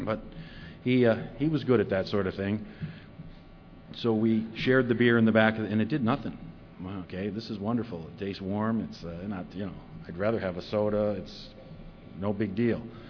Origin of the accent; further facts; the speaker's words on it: Vermont, United States; born there; So I was born in Vermont. I started out as a child.